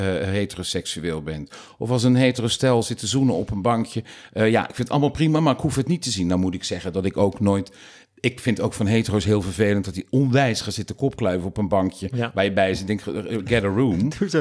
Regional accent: Capelle aan de IJssel, South Holland, Netherlands; Ik ben opgetogen in, opgegroeid in Capelle aan de IJssel.

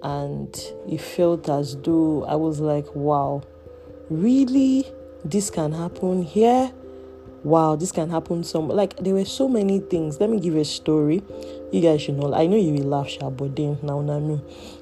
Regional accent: Nigeria; if you, as a Nigerian, you know, when you want to go and fill your gas

